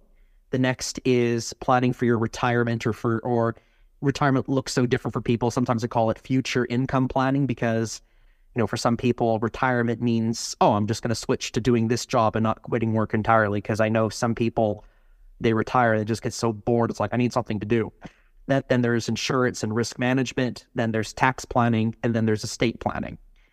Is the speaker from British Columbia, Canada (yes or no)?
yes; British Columbia, Canada; I ran for parliament in my hometown back in Canada as well, too. There, didn't get very far. I ran in north central BC.